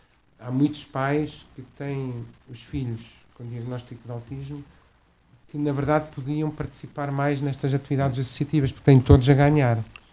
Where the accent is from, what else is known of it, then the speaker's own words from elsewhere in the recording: Centro, Portugal; also born or lived in Germany / Netherlands; Sou aqui da região, sou beirão. Obviamente que houve um fator familiar muito forte. Claro que eu já vivi na Alemanha e na Holanda, e não há nada como o nosso retângulozinho.